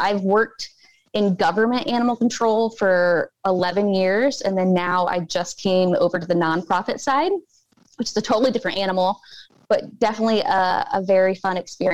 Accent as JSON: {"language": "English", "region": "Ohio", "country": "United States", "tie": "born or raised there", "said": "I grew up in Ohio where it was very rural."}